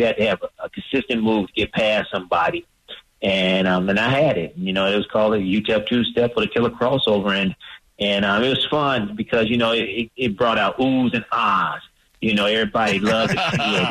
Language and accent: English; Chicago, Illinois, United States; You know, I'm from Chicago, like you said, and I watched the Bulls, and I watched Michael Jordan when he first came to Chicago, got drafted.